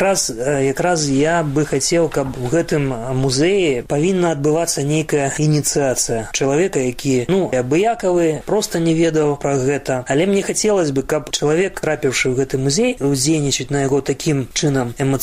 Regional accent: Sverdlovsk, Sverdlovsk Oblast, Russia; also born or lived in Snezhinsk; за савецкім часам Челябінск 70. Гэта закрыты цэнтр атамнай прамысловасці. Бацькі працавалі там, але калі мне было 3 гады, то мы з'ехалі в Свердловск. Всё маё жыццё было звязана з Свердловскам.

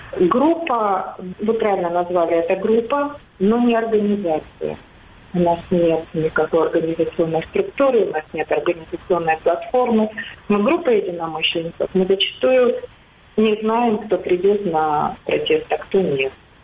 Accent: Kyiv, Ukraine; Я сама, я киевлянка, я сама из Киева. По профессии филолог-русист, архивист.

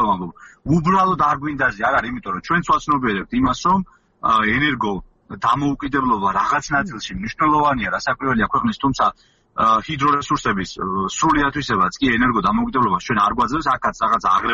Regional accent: Tvishi, Racha-Lechkhumi and Kvemo Svaneti, Georgia; პირადად მე სოფელ ტვიში წარმოვადგენ, მოგეხსენებათ სოფელ ტვიში ლეჩხუმში მდებარეობს.

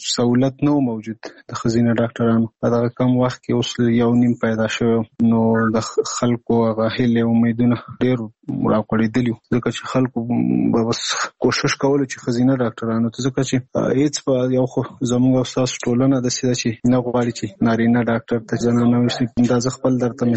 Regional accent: Nangarhar, Afghanistan; now in Kabul, Afghanistan; زموږ کور په ننګرهار کې دی زه په کابل کې یم

